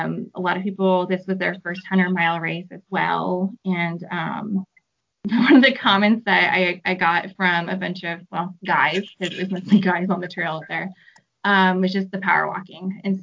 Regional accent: Washington, United States; I'm from Washington State, and my mom sends them to me every year

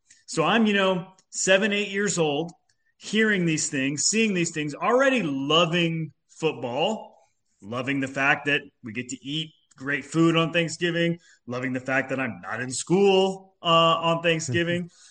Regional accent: Oklahoma, United States; And I grew up in Oklahoma, and all of their my parents' family were both all on the East Coast.

